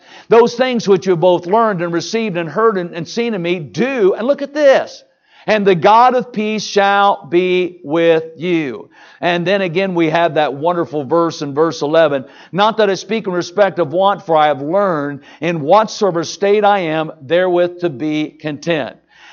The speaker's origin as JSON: {"language": "English", "region": "Indiana", "country": "United States", "tie": "born or raised there", "said": "Well, anyway, I grew up in Indiana, and I was a church kid."}